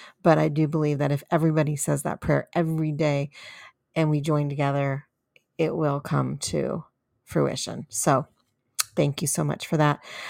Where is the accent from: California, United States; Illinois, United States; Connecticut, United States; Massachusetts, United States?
California, United States; now in Texas, United States; I come to you here from Texas. And yes, I'm a recovering Californian.